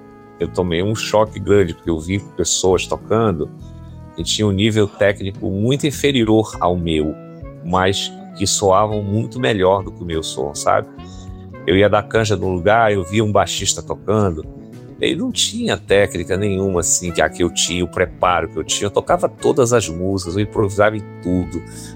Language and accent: Portuguese; Belém, Pará, Brazil; now in Rio de Janeiro, Brazil; tô fazendo 30 anos que eu moro aqui no Rio. Eu cheguei aqui já 25 de março. Eu saí de Belém 23 e cheguei 25, que eu vim de ônibus, né? E agora já 25, faz 30 anos que eu moro aqui.